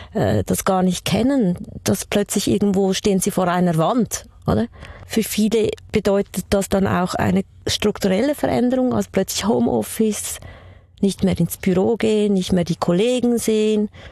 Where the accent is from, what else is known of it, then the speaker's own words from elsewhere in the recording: Poland; now in Switzerland; Also ich bin ursprünglich aus Polen, ich bin Immigrantin und ich hatte schon einen sehr schweren Start hier in der Schweiz.